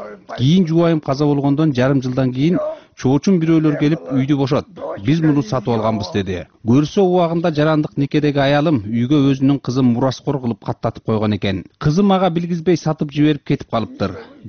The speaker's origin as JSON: {"language": "Kyrgyz", "town": "Ananyevo", "region": "Issyk-Kul Region", "country": "Kyrgyzstan", "tie": "born or raised there", "said": "1941 жылы мен 19 жашта элем. Ананева айылында туулуп өскөм."}